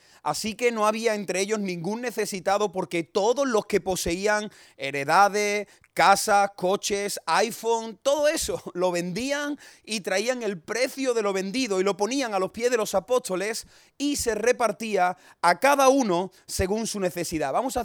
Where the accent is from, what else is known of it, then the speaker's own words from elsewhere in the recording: Cádiz, Andalusia, Spain; also born or lived in Córdoba; hemos estado 5 años trabajando en Córdoba y ahora el Señor pues nos ha llevado a nuestra tierra. Yo soy de Cádiz y allí estamos pastoreando